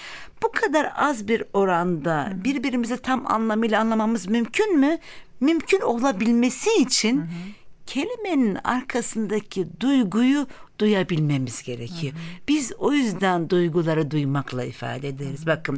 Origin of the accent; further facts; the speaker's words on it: Mardin, Turkey; Ben aslen Mardinliyim. Dolayısıyla evet, Mardin kültüründe her akşam Türk Sanat Müziği fasılları yapılırdı.